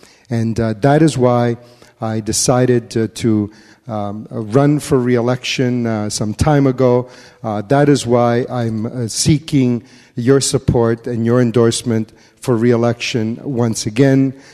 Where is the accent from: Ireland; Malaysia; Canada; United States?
Canada; Ontario; I'm an immigrant to this country. When my family first came here, we settled not too far from here. I grew up on Weston near Finch. I live currently on Finch in Islington, a little north of Finch off of Islington.